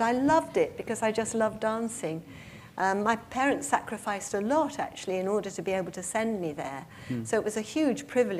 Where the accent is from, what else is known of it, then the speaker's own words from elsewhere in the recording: West Kirby, North West England, United Kingdom; born there; I was born in West Kirby, as I said, on the Wirral, yes.